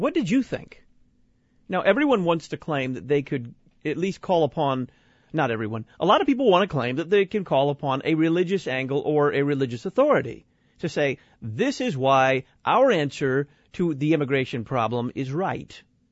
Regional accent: Dallas, Texas, United States; Believe me, I come from Dallas, Texas. When I travel home to see the family

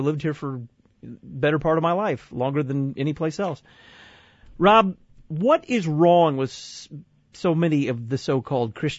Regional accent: Deep South, United States; I'm from the Bible Belt in the Deep South, and I don't live in St. Louis. I live outside of St. Louis in Illinois.

